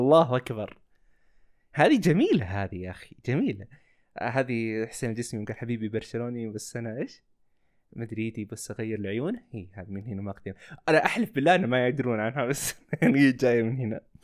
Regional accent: Saudi Arabia; عندنا في السعودية

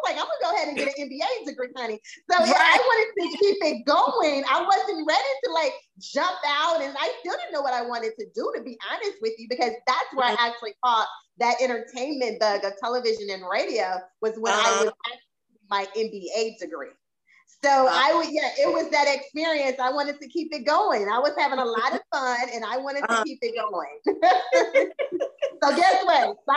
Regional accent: Jackson, Mississippi, United States; I did, but I grew up in Jackson. A lot of my family went to Jackson State University.

